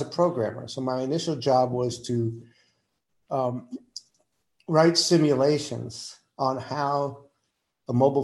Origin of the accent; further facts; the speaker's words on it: New Jersey, United States; I grew up in New Jersey.